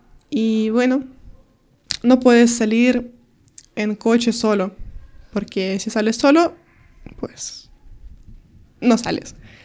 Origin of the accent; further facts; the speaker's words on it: Kyiv Oblast, Ukraine; Spanish is a second language; ellos querían ir a la capital de Ucrania. Y pues mi pueblo está justo antes de capital